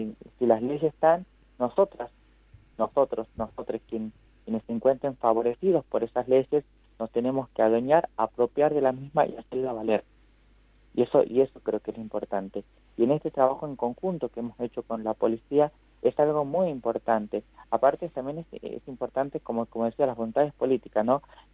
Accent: Tucumán, Argentina; Yo soy tucumana.

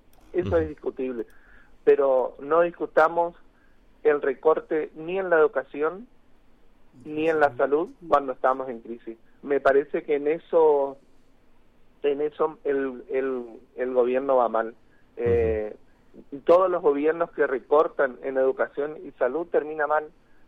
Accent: Argentina

